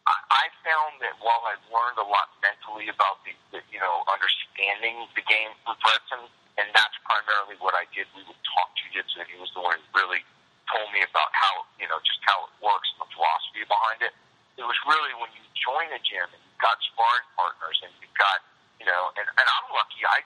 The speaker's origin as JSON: {"language": "English", "town": "Las Vegas", "region": "Nevada", "country": "United States", "tie": "born or raised there", "also_born_or_lived": "New Orleans", "said": "I mean, I'm from New Orleans. I was born in New Orleans. I spent summers in New Orleans, and I, but I grew up in Vegas."}